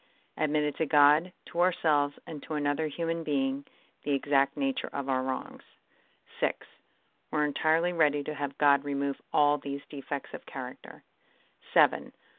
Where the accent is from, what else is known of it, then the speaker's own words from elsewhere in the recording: Pennsylvania, United States; I'm from Pennsylvania